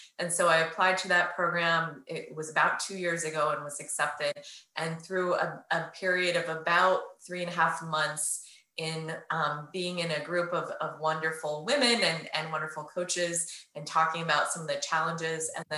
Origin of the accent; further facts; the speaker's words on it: Fairbanks, Alaska, United States; in second grade, where I grew up in Fairbanks, Alaska, our elementary school were the Trailblazers.